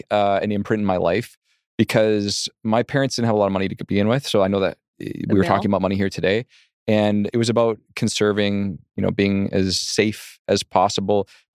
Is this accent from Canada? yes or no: yes; Surrey, British Columbia, Canada; So we grew up in Surrey.